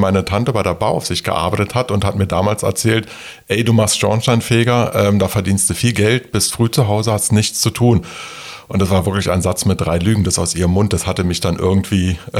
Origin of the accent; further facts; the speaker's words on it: Berlin, Germany; Na, also ich bin in Berlin-West, kann man ja noch so sagen, geboren. Ja. Also, und das ist auch zufriedenstellend gewesen zu dem damaligen Zeitpunkt. Ja, und dann ist man halt in Britz in Neukölln aufgewachsen